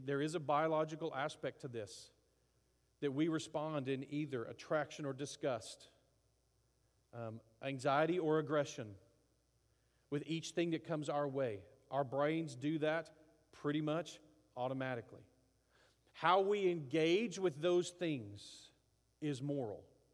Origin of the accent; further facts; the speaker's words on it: Appleby, Texas, United States; Like, but by my standards, I grew up in Appleby, Texas. So I'm a redneck.